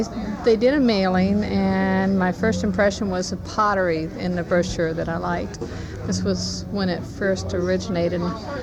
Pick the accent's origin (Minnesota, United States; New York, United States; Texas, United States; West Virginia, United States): West Virginia, United States; Elkins; Oh, well, Elkins was a small town at one point. We knew, basically everyone knew each other in the town. We could sit on the street corners and everything was pretty quiet.